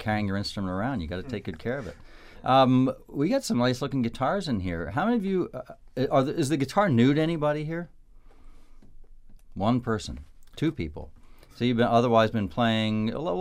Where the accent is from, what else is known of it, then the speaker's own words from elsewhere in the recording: Chambersburg, Pennsylvania, United States; Yeah, I'm from Chambersburg.